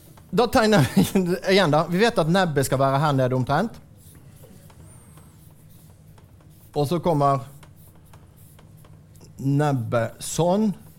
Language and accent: Norwegian; Western Norway, Norway; Jeg kommer jo fra Vestlandet. Der var det jo mange som jobbet i olje og sånn.